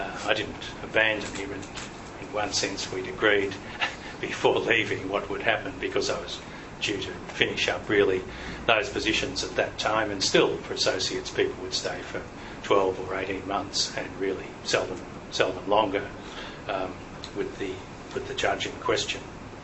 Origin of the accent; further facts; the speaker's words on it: Melbourne, Victoria, Australia; I grew up in Melbourne in the 1950s, but in a Catholic family that was not a supporter of Mr. Santa Maria's movement.